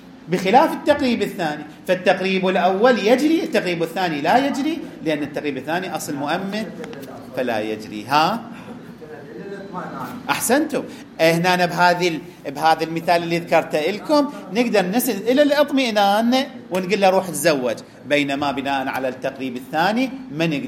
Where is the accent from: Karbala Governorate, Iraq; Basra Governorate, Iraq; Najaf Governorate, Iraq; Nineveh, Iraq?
Najaf Governorate, Iraq; Najaf; إذا 500,000 امرأة عندنا في النجف أنثى